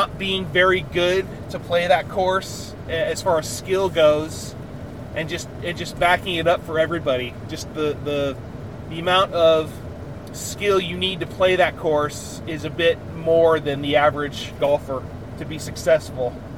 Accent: Sacramento, California, United States; the course has a bit of history in my city. Growing up in Sacramento, for years there was the Big Three golf courses to be able to play

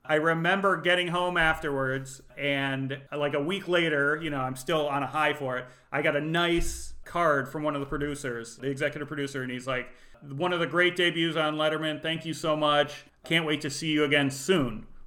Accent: Chicago, Illinois, United States; I grew up in Chicago, so Siskel and Ebert were big even

